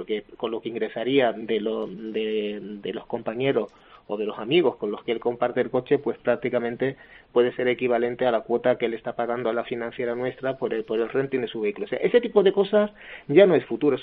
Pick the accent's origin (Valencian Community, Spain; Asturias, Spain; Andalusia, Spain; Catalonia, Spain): Andalusia, Spain; Isla Cristina; O Isla Cristina, correcto, que me toca muy cerca, que es mi pueblo.